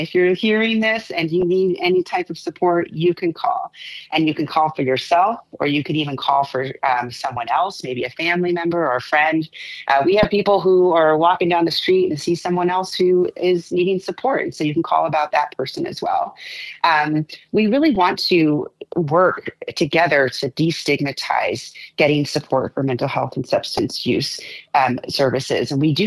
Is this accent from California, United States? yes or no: no; Medford, Oregon, United States; born there; So I was born in Medford and spent a lot of time away from Oregon, but really wanted to return here.